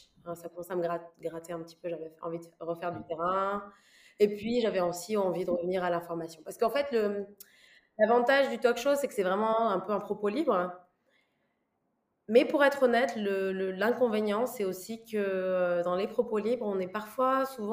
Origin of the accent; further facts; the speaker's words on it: Niger; also born or lived in Algeria / Guinea; J'ai grandi, je suis née au Niger, mon père est algérien mais qui a vécu au Niger, ma mère est du Niger. Je suis née au Niger, après j'étais un peu en Algérie, ensuite on allait en Guinée